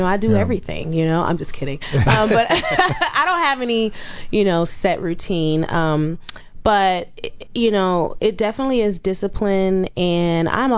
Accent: Oakland, California, United States; I'm from Oakland, California, mm-hmm. so I would see Cats on TV, like the commercial when I was little

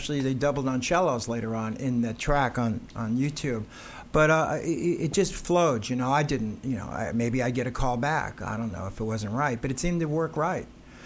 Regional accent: New York, United States; now in Los Angeles, United States; when we first came to L.A., I'm from New York, we got a record deal

